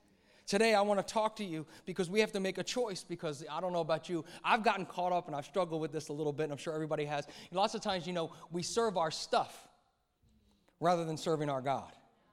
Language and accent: English; Philadelphia, Pennsylvania, United States; Now, I'm American, so you should talk to me. I know you think that all Americans are rude and arrogant, and that's okay. I'm good with that because I'm from the city of brotherly love, home to the 2017 Super Bowl champion Philadelphia Eagles.